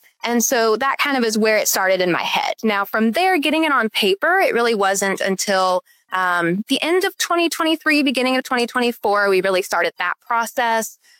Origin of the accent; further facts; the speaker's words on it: Maryland, United States; also born or lived in Chattanooga, United States; I was born in Chattanooga. I was here until the middle of elementary school. And then for my dad's work, we actually moved to Maryland. So I lived there until the end of high school.